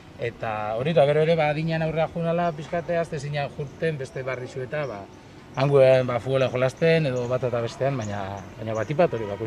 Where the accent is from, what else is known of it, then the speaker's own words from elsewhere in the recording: Mendaro, Basque Country, Spain; Mendarokoa naiz ebai, eta ingenieritza ikasketak initzun